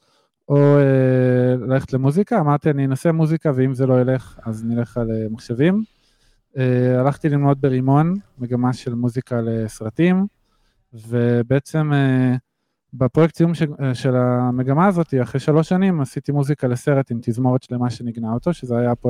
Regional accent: Ness Ziona, Central District, Israel; now in Holon, Israel; אז אני במקום הנסטיונה, וכבר 10 שנים גר בחולון.

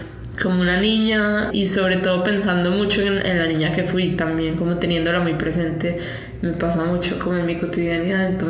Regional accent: Medellín, Antioquia, Colombia; soy una cantautora de Medellín

